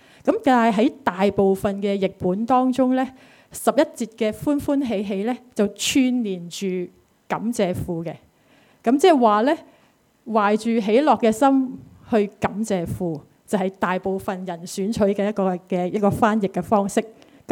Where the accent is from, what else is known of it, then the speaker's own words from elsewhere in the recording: Hong Kong; 我们香港人呢近期是笑少了的